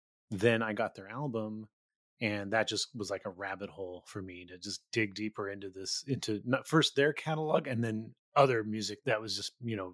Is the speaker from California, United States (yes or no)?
yes; Gilroy, California, United States; because I grew up in Gilroy. So San Jose, there was record stores in San Jose